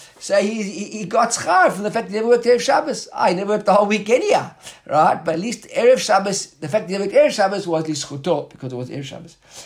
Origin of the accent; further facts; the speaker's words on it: South Africa; the guy in our shul growing up in South Africa, Professor Moshe Sharon, was a big time Yechochem